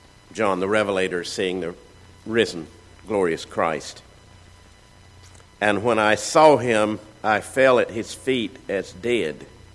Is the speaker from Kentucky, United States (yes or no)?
no; North Carolina, United States; also born or lived in Jackson, Mississippi; when we left Jackson, Mississippi to go back to my home state of North Carolina, I certainly did leave a good part of my heart here. I was here 11 years on this campus